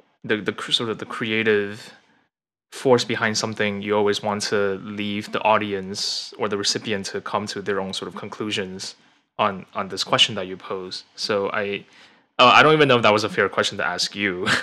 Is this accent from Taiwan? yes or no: yes; Taiwan; I remember learning Taiwanese, Minnan, and Mandarin sort of at the same time because so I grew up in Taiwan when I was little.